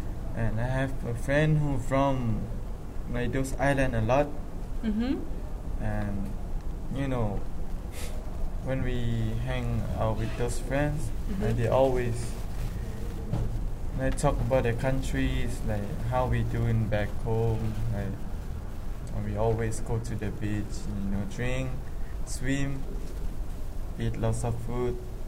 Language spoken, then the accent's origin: English; Laos; English is a second language; now in Japan; Well, first of all, I'm from Laos.